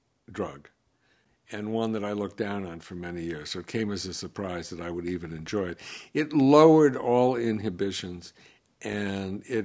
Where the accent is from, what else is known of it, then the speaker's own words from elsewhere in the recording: New York, United States; Growing up in New York, right in the middle of all